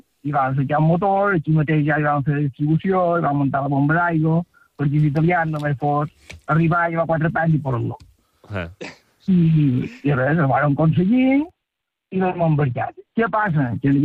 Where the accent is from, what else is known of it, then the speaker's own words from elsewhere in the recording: Pollença, Balearic Islands, Spain; jo els coneixia perquè som de Pollença, sí.